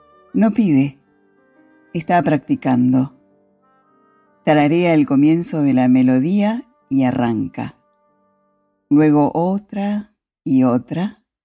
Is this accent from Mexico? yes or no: no; Bastavales, Galicia, Spain; Campanas de Bastavales, justamente las campanas del lugar de donde vengo.